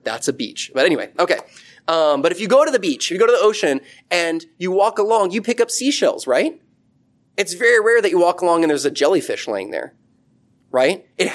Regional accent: Midwest, United States; by the way, I'm originally like from the East and the Midwest and stuff.

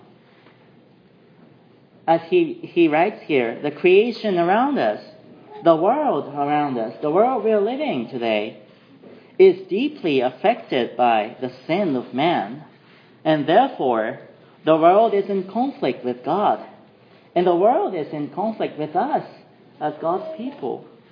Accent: Japan; English is a second language; Well, even in Japan, in my home country, where the Christianity is less than 0.5% of the whole population, and indeed we are considered an absolute minority

